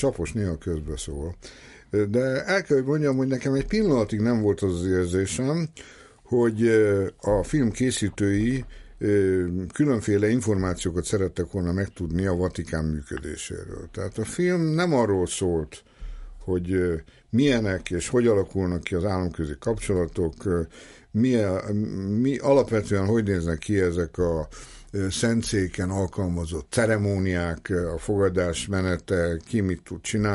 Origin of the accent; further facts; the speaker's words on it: Budapest, Hungary; born there; ugye január 22-én születtem 45-ben, Budapest még ostrom alatt állt, a pesti rész már úgymond felszabadult